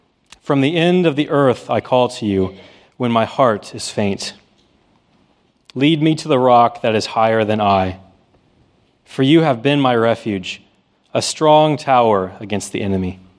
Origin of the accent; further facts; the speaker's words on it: Nebraska, United States; now in San Diego, United States; Well, growing up in Nebraska is a little bit different than growing up in San Diego, as you may well imagine.